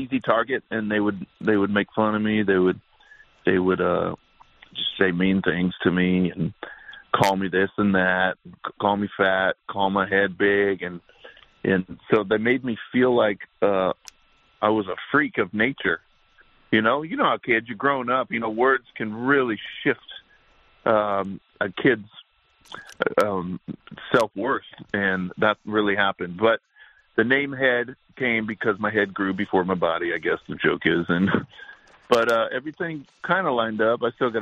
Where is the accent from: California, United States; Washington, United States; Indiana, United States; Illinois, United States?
California, United States; Bakersfield; I actually got that name growing up in Bakersfield when I was young, probably 12, 13.